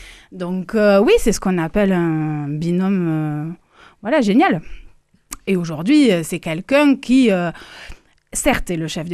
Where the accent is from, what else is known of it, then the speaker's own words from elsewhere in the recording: Toulouse, Occitanie, France; born there; also born or lived in Paris; moi j'ai décidé de revenir dans ma ville natale, donc Toulouse, après des années à Paris.